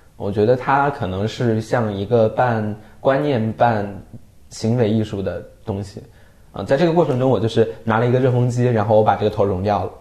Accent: Xiangtan, Hunan, China; 我家乡在湘潭，然后湘潭有一块地方叫湘钢，就是湘潭钢铁厂，

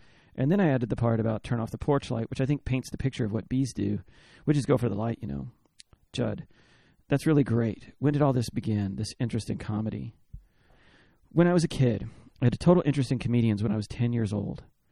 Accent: Tucson, Arizona, United States; I grew up in Tucson, Arizona, where there's just nothing. I'd only seen comedians on TV.

